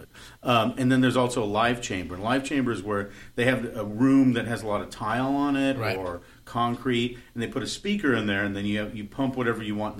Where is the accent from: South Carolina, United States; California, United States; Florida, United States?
California, United States; Palos Verdes; also born or lived in Redondo Beach; now in Manhattan, United States; was born and raised in Palos Verdes, born in Redondo Beach.